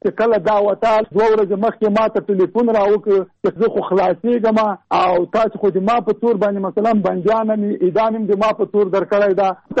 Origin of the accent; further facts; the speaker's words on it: Jalalabad, Nangarhar, Afghanistan; دا د کابل وه، زه د جلال آباد.